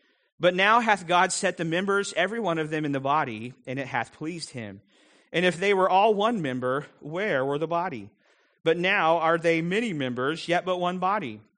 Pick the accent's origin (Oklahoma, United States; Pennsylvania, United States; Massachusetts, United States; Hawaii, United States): Oklahoma, United States; Ponca City; born there; I was born in Ponca City, Oklahoma